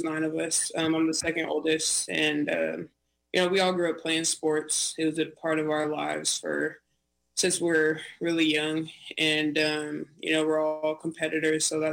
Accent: Utqiagvik, Alaska, United States; So I grew up in Alaska. I started off in the small town, Barrow, Alaska, which is the northernmost point. And, it's a small village, and I was surrounded by my native community a lot over there, my Inupiat community.

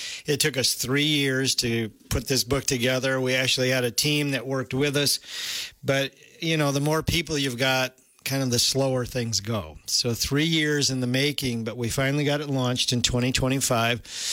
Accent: United States; I grew up in Richland County on a dairy farm.

